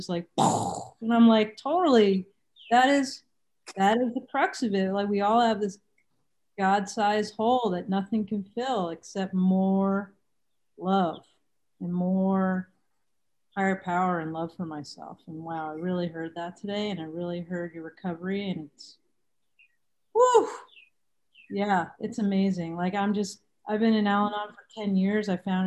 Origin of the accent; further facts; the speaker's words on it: New York, United States; now in California, United States; I'm in California, but we're from New York